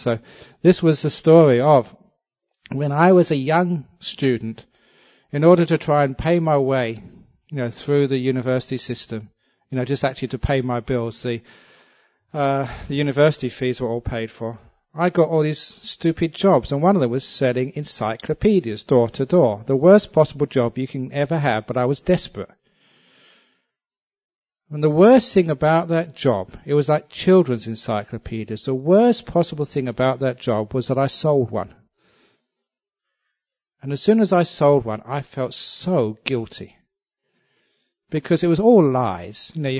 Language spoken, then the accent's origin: English; England, United Kingdom; when I was growing up in England